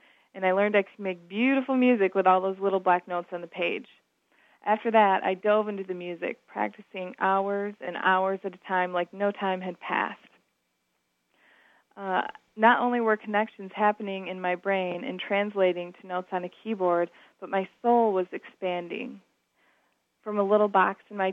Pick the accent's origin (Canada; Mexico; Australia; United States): United States; Carolina Beach, North Carolina; I'm from Carolina Beach, North Carolina.